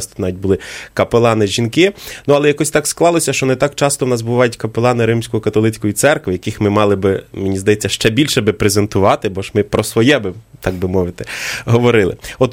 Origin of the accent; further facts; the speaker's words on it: Vinnytsia, Vinnytsia Oblast, Ukraine; ми в якомусь певному вимірі є земляками, ми з Поділля, Вінниця, Перлина, Поділля